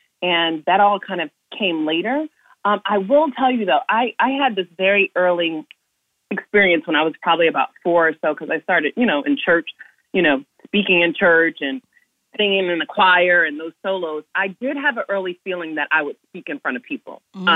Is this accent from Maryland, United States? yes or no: no; East Orange, New Jersey, United States; I grew up outside of Newark in the Oranges, East Orange, I thought I wanted to be a doctor when I was younger